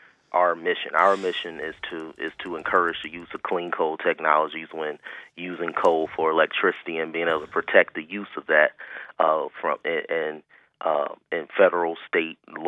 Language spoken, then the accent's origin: English; Cleveland, Ohio, United States; I grew up in Cleveland in the 80s and 90s